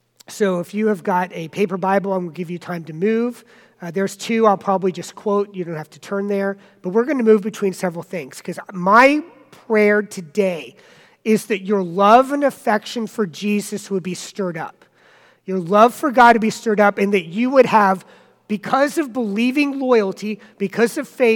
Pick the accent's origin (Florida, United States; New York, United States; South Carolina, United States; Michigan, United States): South Carolina, United States; I'm from South Carolina